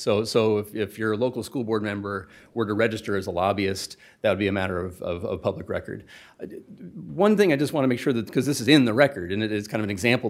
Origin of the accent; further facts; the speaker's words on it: Miami, Florida, United States; I mean, I'm from Miami, so I'm familiar with political corruption.